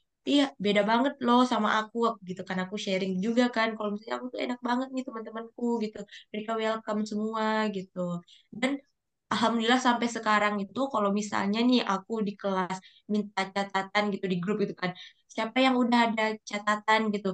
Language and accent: Indonesian; Indonesia; baru aku orang Indo